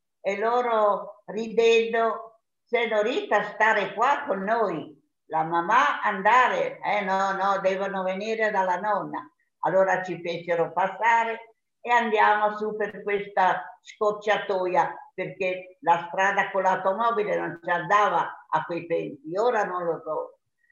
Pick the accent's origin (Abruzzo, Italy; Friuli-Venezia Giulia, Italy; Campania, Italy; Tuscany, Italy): Tuscany, Italy; Carrara; born there; sono nata a Carrara. Ora ho 92 anni